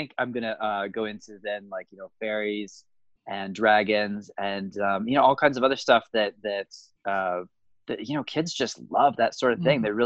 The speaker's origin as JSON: {"language": "English", "region": "Hawaii", "country": "United States", "lives_now": "San Diego, United States", "said": "I'm from Hawaii and currently live in San Diego."}